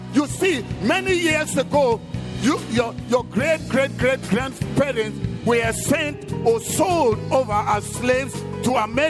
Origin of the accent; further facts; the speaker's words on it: Namibia; We're from Namibia.